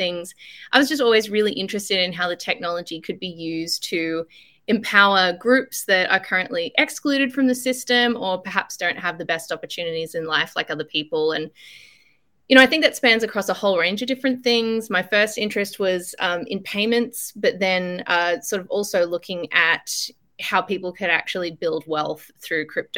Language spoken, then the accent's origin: English; Australia; accent: Australian; moved away as an adult; now in Philippines; You can tell by my accent, I'm Aussie, but I have been living in the Philippines since 2018.